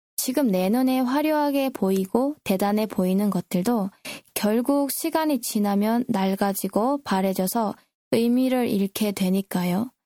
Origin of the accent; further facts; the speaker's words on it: North Korea; 저 북조선에서 저의 고향 땅에서